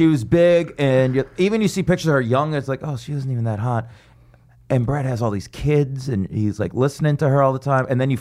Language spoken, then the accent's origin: English; Las Vegas, Nevada, United States; I grew up with it. Because like I said, I'm from Vegas.